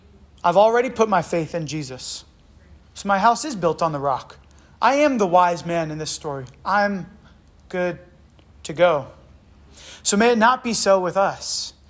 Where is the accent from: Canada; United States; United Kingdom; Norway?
United States; Virginia Beach, Virginia; Like, I'm kind of from Virginia Beach and there's sand, right?